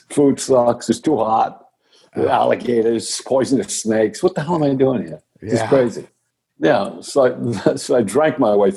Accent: New York, United States; also born or lived in Florida; Well, I did. I grew up on Long Island.

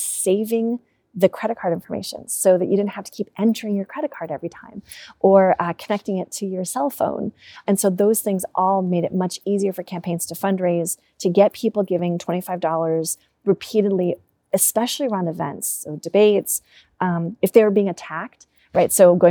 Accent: United States; I'm an American, stupid Americans in our American-centric ways.

